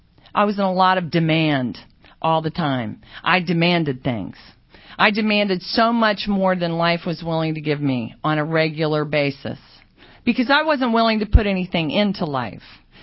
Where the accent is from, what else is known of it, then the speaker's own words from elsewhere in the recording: Virginia, United States; I grew up in Virginia, by the way.